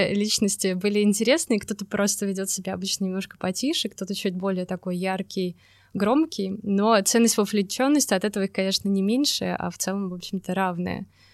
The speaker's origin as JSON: {"language": "Russian", "region": "Saint Petersburg", "country": "Russia", "said": "Я средовой дизайнер из Петербурга. Где бы я ни жила, ответ всегда будет такой."}